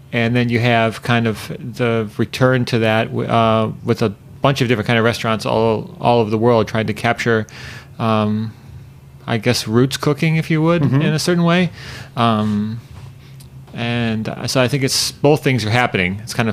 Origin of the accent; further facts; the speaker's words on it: Ohio, United States; It's the foods that I grew up with in Ohio. It's lots of traveling with my family around the country.